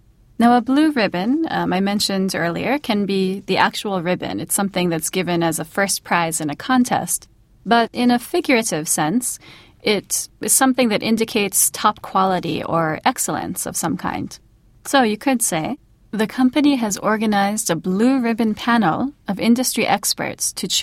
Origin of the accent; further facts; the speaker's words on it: Pennsylvania, United States; So, for example, in my home state of Pennsylvania, something that's very popular is called funnel cake.